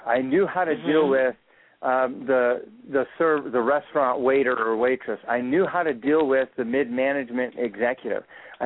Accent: West Coast, United States; now in Colorado, United States; I grew up on the West Coast, but I've been fortunate to be here in Colorado for the last 14 years.

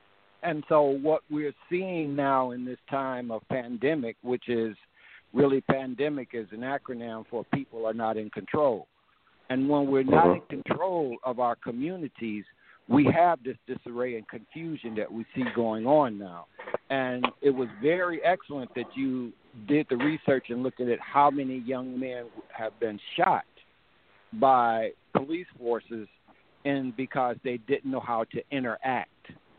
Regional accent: Chicago, Illinois, United States; now in Georgia, United States; And this has been a thing because I was raised in Chicago. I retired from FedEx. I'm 69. And this has become a way of life. I worked my last 10 years down here in Georgia, transferred from Chicago.

